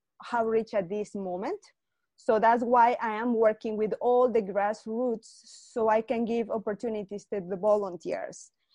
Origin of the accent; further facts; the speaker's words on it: Peru; I'm a teacher, I'm a mom, I'm an immigrant, you know, hey, you know, I am from Peru.